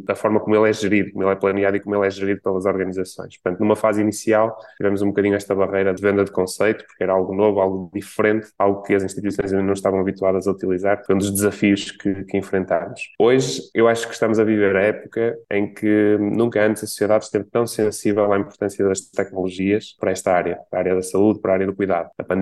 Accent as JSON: {"language": "Portuguese", "town": "Braga", "region": "Norte", "country": "Portugal", "said": "sou de Braga, sou uma das últimas gerações dos anos 80, sou ali de 89"}